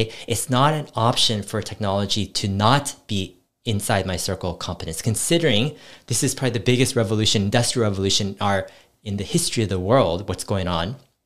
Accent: California, United States; Well, I grew up in Silicon Valley, and technology was integrated into my life, and it was not scary at all in a lot of ways.

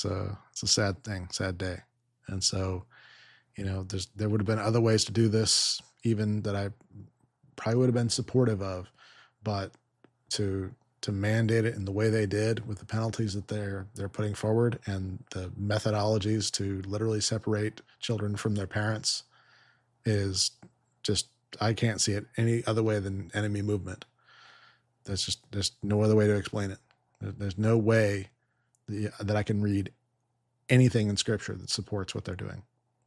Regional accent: Colorado, United States; What is going on in my home state, or my former home state that I've disowned at this point, of Colorado

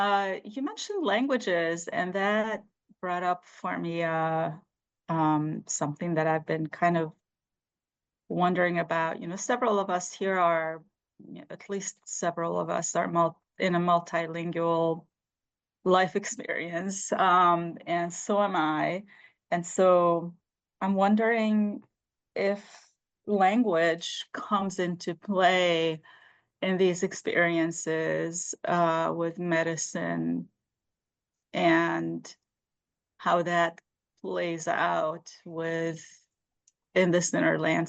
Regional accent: Romania; first language Hungarian; English is a second language; in a Hungarian setting for the most part, and a lot of my early negative experiences have been in my mother language, and a different set of negative experiences in the majority language, which was Romanian.

